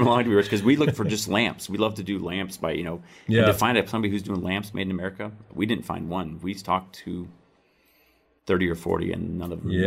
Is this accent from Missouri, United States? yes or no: no; Iowa, United States; her factory where they make the candles is about 50 miles from my hometown in Iowa.